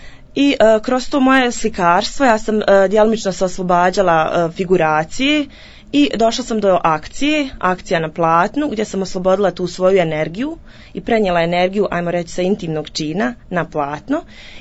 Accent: Vareš, Federation of Bosnia and Herzegovina, Bosnia & Herzegovina; also born or lived in Sarajevo; now in Teslić, Bosnia and Herzegovina; rođena sam u Sarajevu, odrasla sam u Varešu prije rata i sticajem okolnosti, ali tih ratnih dešavanja, desilo se to da se moralo i otići.

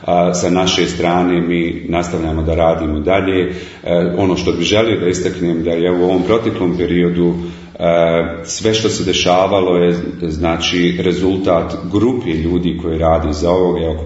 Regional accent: Sarajevo, Federation of Bosnia and Herzegovina, Bosnia & Herzegovina; now in Australia; rođen i odrastao u Sarajevu, a onda zbog dešavanja u 90-ih godina završio nekako u Australiji

